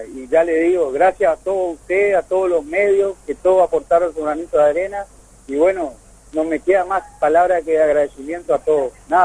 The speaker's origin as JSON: {"language": "Spanish", "town": "Monte Caseros", "region": "Corrientes", "country": "Argentina", "tie": "born or raised there", "said": "2-24 internados ahí en mi pueblo, en Monte Casero."}